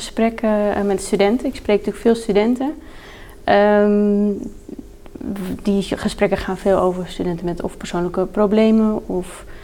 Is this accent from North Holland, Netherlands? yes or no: yes; Texel, North Holland, Netherlands; now in Soest, Netherlands; Ik kom oorspronkelijk van Texel.